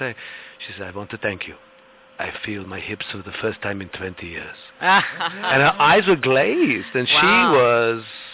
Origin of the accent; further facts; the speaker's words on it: England, United Kingdom; I mean, as an Englishman, I changed my name